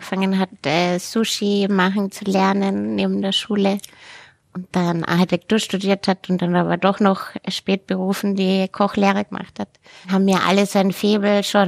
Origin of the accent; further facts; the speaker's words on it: Vienna, Austria; Ja, und ich bin ja Wienerin